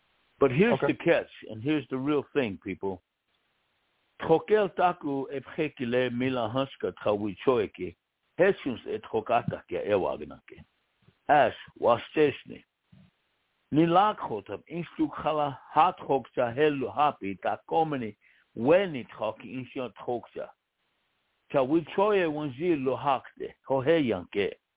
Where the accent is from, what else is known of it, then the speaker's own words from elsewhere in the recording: Pine Ridge Indian Reservation, South Dakota, United States; I'm a Lakota from the Pine Ridge Indian Reservation in South Dakota